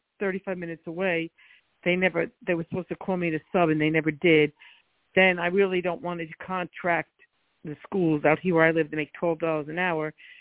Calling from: Florida, United States

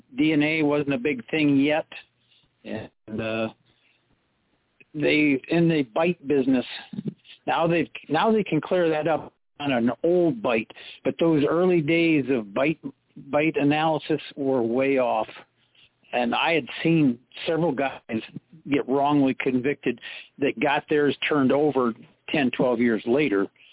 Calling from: Michigan, United States; Oh, it's beautiful night up here in the UP.

